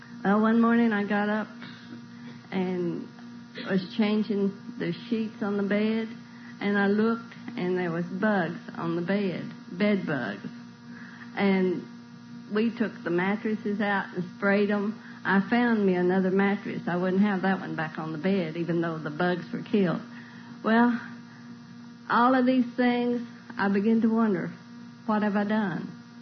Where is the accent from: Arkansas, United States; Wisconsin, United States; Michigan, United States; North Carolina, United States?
Arkansas, United States; Hot Springs; I was raised mostly here in Hot Springs, went to school here.